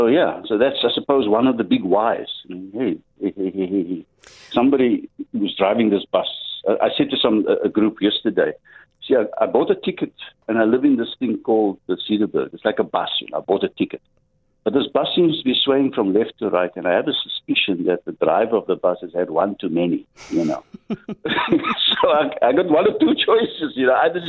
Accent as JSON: {"language": "English", "town": "Cape Town", "region": "Western Cape", "country": "South Africa", "said": "I'm from the Cape Flats."}